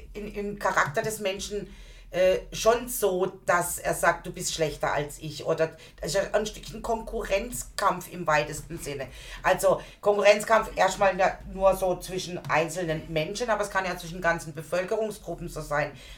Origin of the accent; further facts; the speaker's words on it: Weil, Baden-Württemberg, Germany; born there; Also ich bin jetzt ja hier in Weil geboren, weil meine Eltern nach Weil gezogen sind.